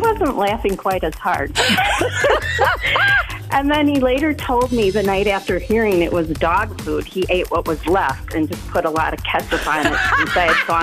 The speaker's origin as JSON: {"language": "English", "town": "Madison", "region": "Wisconsin", "country": "United States", "said": "I'm from Madison"}